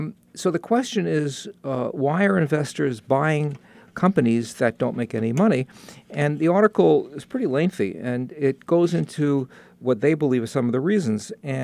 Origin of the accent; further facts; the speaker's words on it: New York, United States; And I was from New York, so I was pretty naive and easygoing.